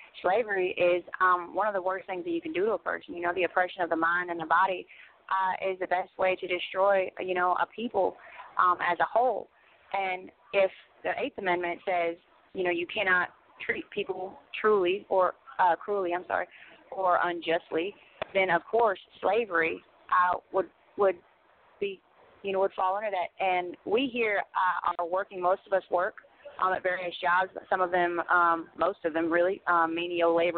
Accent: West Coast, United States; I'm from the West Coast, so I was not used to this at all.

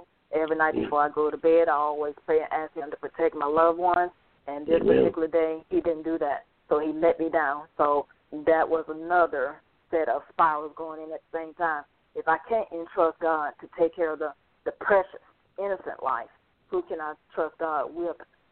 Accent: Georgia, United States; because we're originally from Georgia. Our home record is Georgia.

